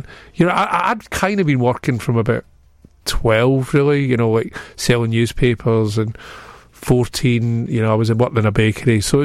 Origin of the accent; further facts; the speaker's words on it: Glasgow, Scotland, United Kingdom; that was me growing up in Glasgow.